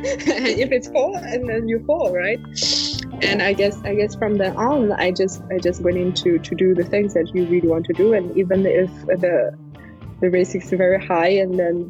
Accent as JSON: {"language": "English", "region": "Tibet", "country": "China", "second_language": "English", "said": "I'm from Tibet."}